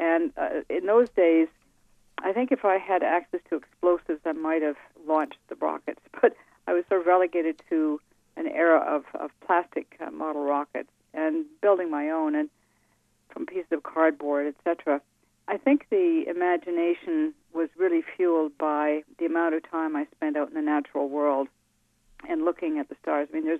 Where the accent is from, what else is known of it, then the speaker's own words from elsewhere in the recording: Canada; as a Canadian, even though I spent a lot of my time in the States